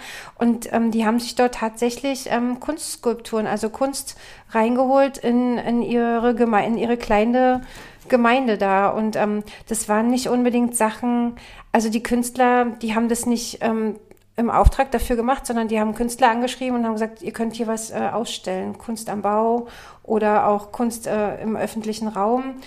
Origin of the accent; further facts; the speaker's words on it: Biesenthal, Brandenburg, Germany; now in Basdorf, Germany; ich komme aus Biesenthal, wohne jetzt in Basdorf